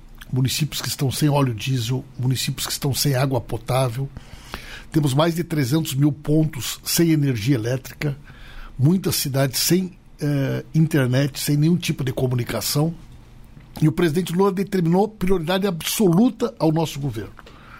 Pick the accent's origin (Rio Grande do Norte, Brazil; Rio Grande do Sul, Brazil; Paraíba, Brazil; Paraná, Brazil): Rio Grande do Sul, Brazil; Santa Maria; Eu sou gaúcho, sou natural de Santa Maria, uma das cidades mais atingidas por essa tragédia.